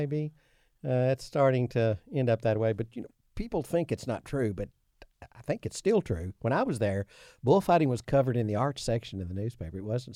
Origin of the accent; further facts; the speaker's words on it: United States; I was a boy from Imbo, and I thought, why wouldn't they like us? We're Americans, for crying out loud.